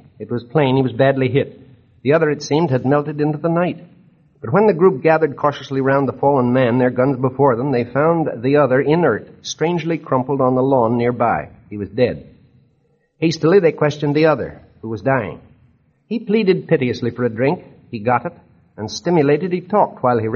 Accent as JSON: {"language": "English", "town": "Laguna Beach", "region": "California", "country": "United States", "tie": "born or raised there", "said": "Send it to me at my hometown, Laguna Beach, California."}